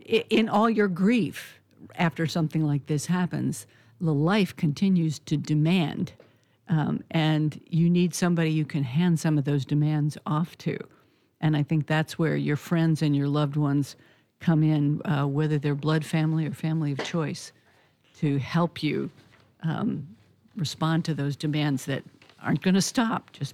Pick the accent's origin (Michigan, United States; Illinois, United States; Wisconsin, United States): Illinois, United States; I grew up outside Chicago.